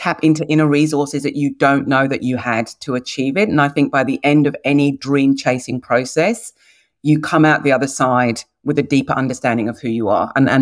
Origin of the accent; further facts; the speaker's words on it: England, United Kingdom; now in Australia; So, you know, I've been in Australia now for 20 years. So I'm now an Australian and an English citizen.